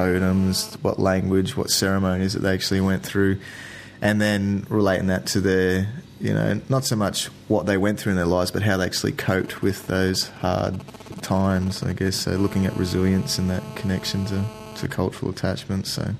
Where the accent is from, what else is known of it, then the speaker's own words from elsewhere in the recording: Queensland, Australia; because I grew up in Queensland